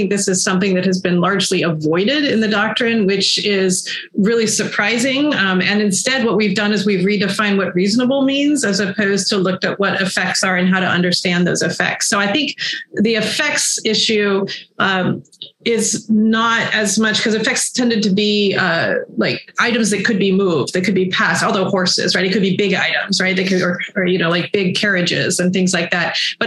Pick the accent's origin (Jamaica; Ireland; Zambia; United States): United States; California; I grew up in California in the 80s. There were no double-decker buses.